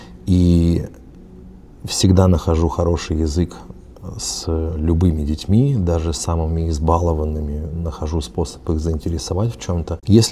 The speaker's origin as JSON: {"language": "Russian", "town": "Volzhsky", "region": "Volgograd Oblast", "country": "Russia", "tie": "born or raised there", "also_born_or_lived": "Paris, France", "moved": "yes", "said": "Я вырос на Волге, в городе Волжском, Волгоградской области."}